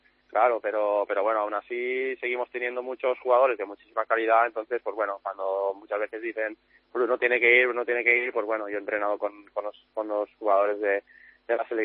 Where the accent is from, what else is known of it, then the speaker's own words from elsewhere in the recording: Artana, Valencian Community, Spain; un pueblo muy pequeño de Castellón.